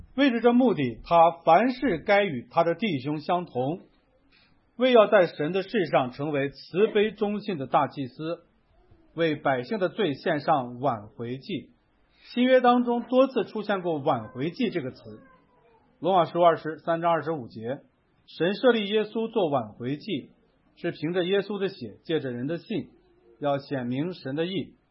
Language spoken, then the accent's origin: Chinese; Hebei, China; 起初发动的时候，我们河北那边就是重灾区